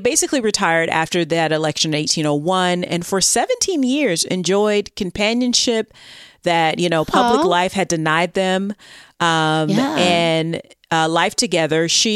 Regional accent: Massachusetts, United States; Like, I mean, I'm from Massachusetts, but like, what the hell is going on here?

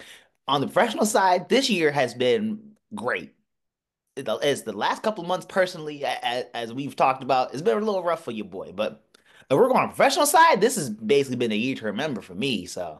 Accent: Massachusetts, United States; I don't care if I'm from Massachusetts.

